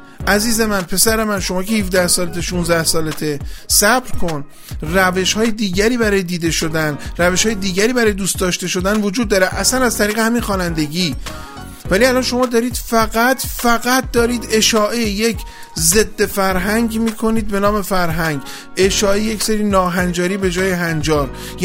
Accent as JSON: {"language": "Persian", "country": "Iran", "said": "در فرهنگ ما که ایرانی هستیم"}